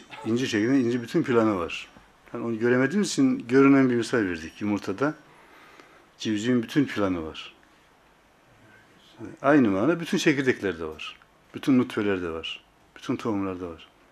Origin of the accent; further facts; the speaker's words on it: Erzurum, Turkey; ben de Erzurumluyum ya, çay istiyorum.